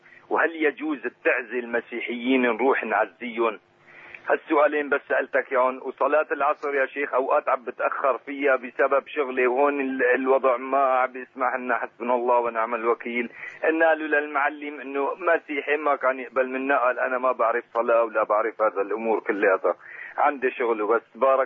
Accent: Syria; اتناقشناهم بين بعضنا نحن شباب سوريين

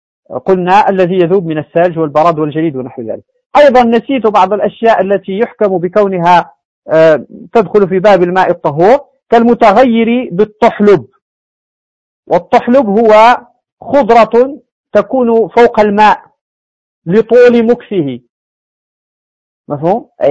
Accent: Morocco; كحالة هذه الحمة المشهورة عندنا في المغرب

